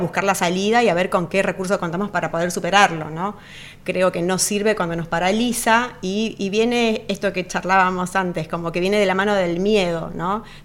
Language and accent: Spanish; Argentina; Sí, he vivido en el noroeste y en el noreste, o sea que conozco mucho la cultura de mi tierra donde nací y también la litoraleña.